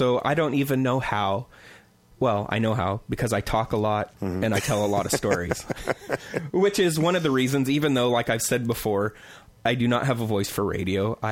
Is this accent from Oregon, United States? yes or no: yes; Brownsville, Oregon, United States; So the story is where I grew up in Oregon. Is in a little town called Brownsville, and there was a hill.